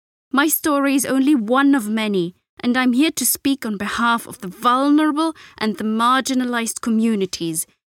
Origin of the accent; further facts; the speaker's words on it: Philippines; and I come from the Philippines.